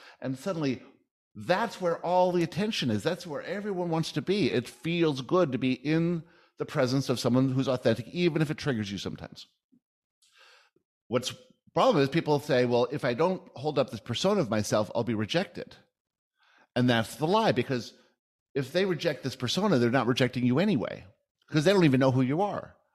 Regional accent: Vancouver, British Columbia, Canada; born or raised there; also born or lived in South Africa

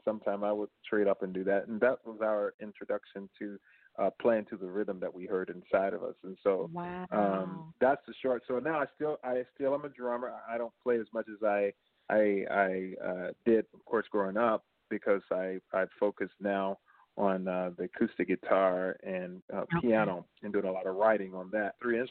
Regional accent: Georgia, United States; and then also what growing up in Georgia and traveling and seeing people and having different conversations

